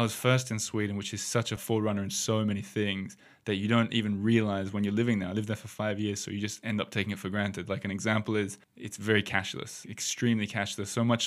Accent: Australia; And going back to what I said about being an Australian who comes over here and tries to see everything

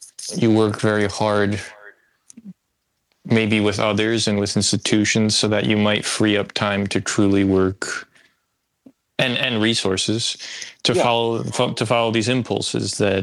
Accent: Wayne, New Jersey, United States; born there; I live in Rutherford, New Jersey, but I was born in Wayne, New Jersey.

